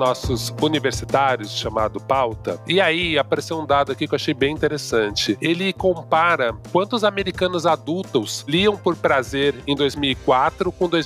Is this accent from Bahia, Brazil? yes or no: no; São Paulo, Brazil; Eu sou muito paulistana, né?